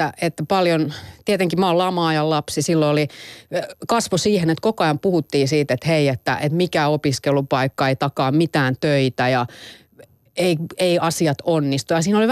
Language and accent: Finnish; Jyväskylä, Central Finland, Finland; now in Helsinki, Finland; kyllä mä oon jyväskyläläinen. Kyllä mä oon aika landepaukku. Mä huomaan, mä asun ihan Helsingin keskustassa nykyään, mutta musta virtaa semmoinen. Mä oon silleen, että mä oon tämmöinen epäilyttävä töölöläinen, että en mä kuulu tänne.